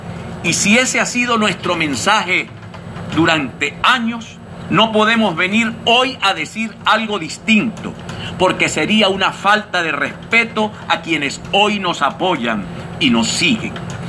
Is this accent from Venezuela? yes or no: yes; Maracaibo, Zulia, Venezuela; Tenemos toda una vida dedicada a servir a Maracaibo y en ningún momento pienso claudicar a la vocación de servicio por mi tierra natal.